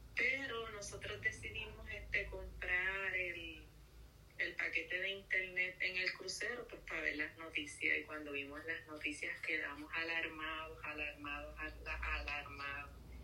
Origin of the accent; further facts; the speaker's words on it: Isabela, Puerto Rico; porque nosotros pues somos de Isabela.